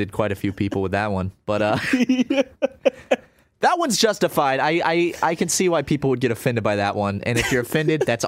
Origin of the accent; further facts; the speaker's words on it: South Carolina, United States; Yeah, but dude, I just, well, you know, we grew up in South Carolina.